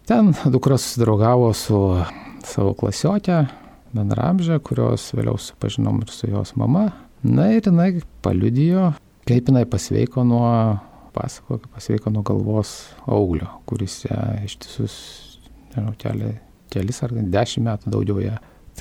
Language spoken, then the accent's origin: Lithuanian; Kaunas, Kaunas County, Lithuania; man 49 metai, gimiau Kaune ir augo Kaune, netikinčioj šeimoj.